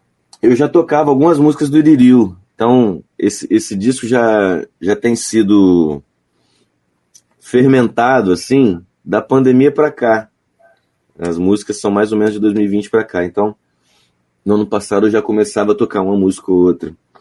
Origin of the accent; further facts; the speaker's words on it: Espírito Santo, Brazil; E eu, como capixaba também